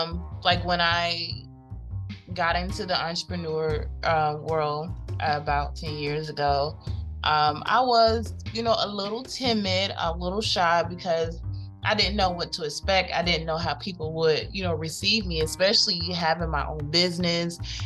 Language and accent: English; Atlanta, Georgia, United States; I'm from Atlanta. I'm loud.